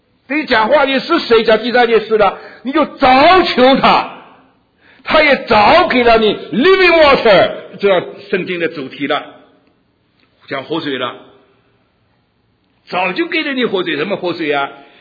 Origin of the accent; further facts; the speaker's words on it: China; now in United States; 我们在美国，我们是中国人，少数民族